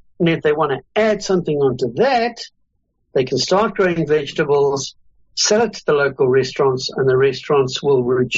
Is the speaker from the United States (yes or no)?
no; South Africa; also born or lived in Zambia; I was born in Zambia a long while ago. My parents left Zambia in 1967 and moved to South Africa, where I completed my high school education